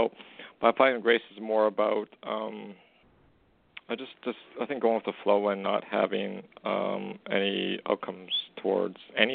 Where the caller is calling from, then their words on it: Western Canada, Canada; I'm from Canada, Western